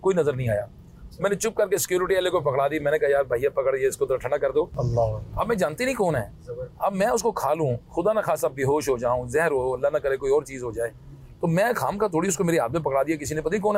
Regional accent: Punjab, Pakistan; چونکہ میرا تعلق پنجاب سے ہے

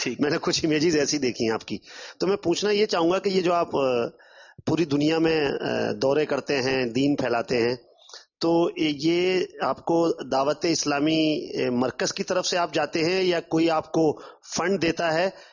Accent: Karachi, Sindh, Pakistan; اور میرا تعلق کراچی سے ہے.

